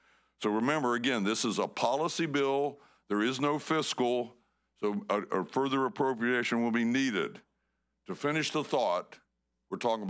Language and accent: English; Florida, United States; born there; We love Palm Beach County. It's one of the best places to farm in the world. I was born in Palm Beach County.